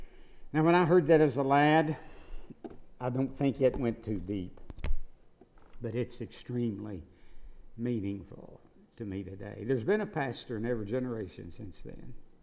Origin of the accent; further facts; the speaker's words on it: Turtle Creek, West Virginia, United States; When I grew up in Turtle Creek, West Virginia, some of the old folks there would say